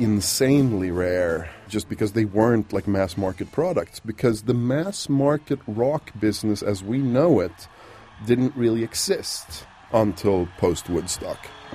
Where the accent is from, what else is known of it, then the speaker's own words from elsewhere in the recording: Norrland, Sweden; I grew up in Sweden, in the north of Sweden, and in my late teens